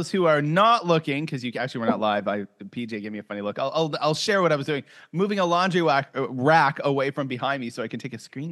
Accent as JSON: {"language": "English", "country": "Canada", "moved": "yes", "lives_now": "Malaysia", "said": "I'm a Canadian based in Malaysia."}